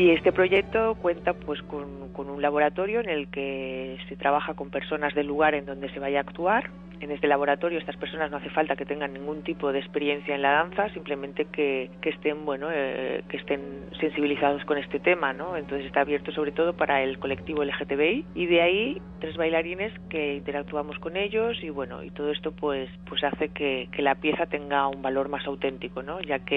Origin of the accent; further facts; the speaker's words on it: Spain; soy española, soy bailarina, coreógrafa y profesora.